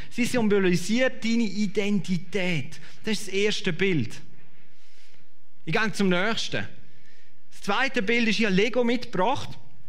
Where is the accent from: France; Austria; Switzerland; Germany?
Switzerland; Grabserberg, St. Gallen; Ich weiss nicht, im Grabserberg, wo ich aufgewachsen bin, dort hat man immer gefragt, wem gehörst du?